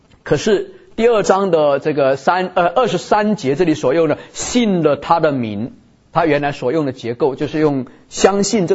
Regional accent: Taiwan; 我们跟几个跟我同样来自台湾背景的一些弟兄姊妹

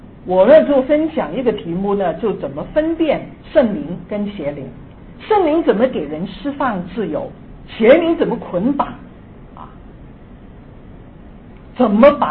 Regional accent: China

